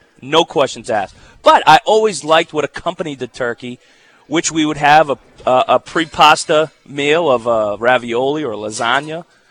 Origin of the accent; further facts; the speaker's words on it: United States; Listen, you know I'm an American, true American.